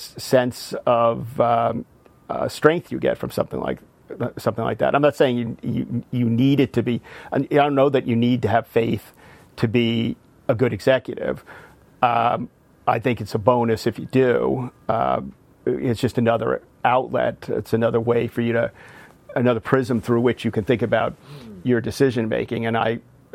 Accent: Bronxville, New York, United States; born there; also born or lived in Yonkers; I was born in Bronxville, but quickly, my brother, I'm the oldest of seven, my brother Bill, who's 15 months younger than I am, right before he was born, my parents moved to Yonkers.

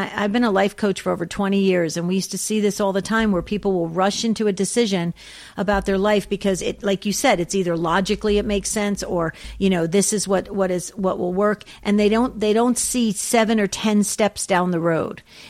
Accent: New Jersey, United States; I know. I'm from New Jersey.

